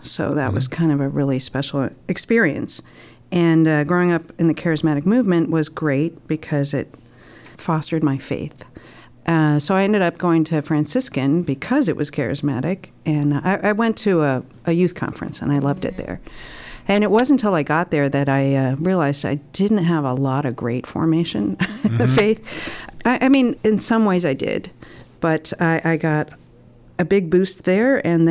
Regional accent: Los Angeles, California, United States; now in Cleveland, United States; I'm from the L.A. area in California.

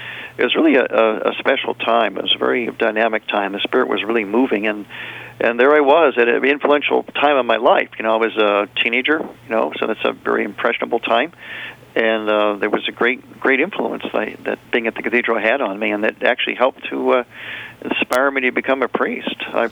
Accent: Cleveland, Ohio, United States; I grew up in Cleveland.

